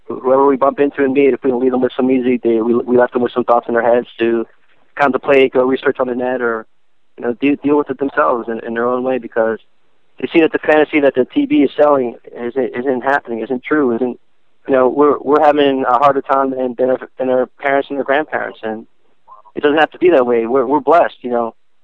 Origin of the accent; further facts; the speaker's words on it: United States; And I was born and raised an American, loving God, country, family, and that's what I am.